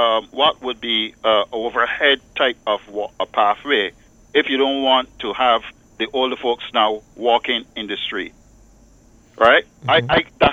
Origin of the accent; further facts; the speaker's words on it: Saint Philip, Barbados; I'm from the Republic of St. Philip.